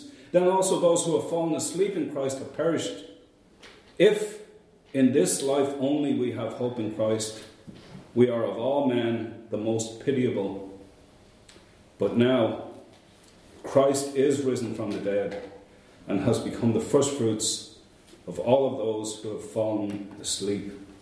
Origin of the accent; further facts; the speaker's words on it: Ireland; growing up in Ireland in the 60s and the 70s meant growing up as a Catholic.